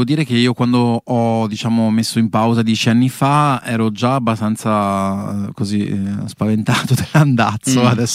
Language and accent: Italian; Padua, Veneto, Italy; now in Milan, Italy; questa città Milano, che è la città che mi ha diciamo adottato, perché io comunque sono originario di Padova ma vivo qui da 16 anni